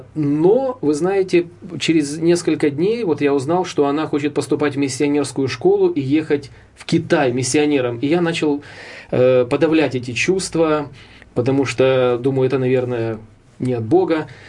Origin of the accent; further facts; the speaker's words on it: Russia; Ukrainian is a second language; бо я сам росіянин, народився в Росії, дружина українка. І, можливо, щоб скоротити час, бо моя українська недосконала, перейду на російську мову.